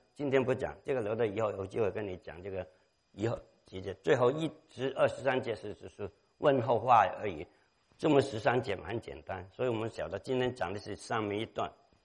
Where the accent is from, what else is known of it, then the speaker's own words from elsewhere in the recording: China; 因为以前我小的时候在中国很多地方都挂着一个博爱两个字